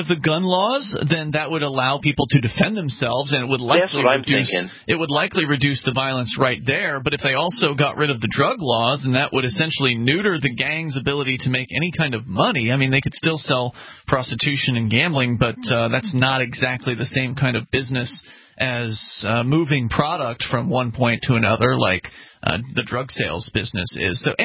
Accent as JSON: {"language": "English", "region": "Florida", "country": "United States", "said": "I'm from Florida."}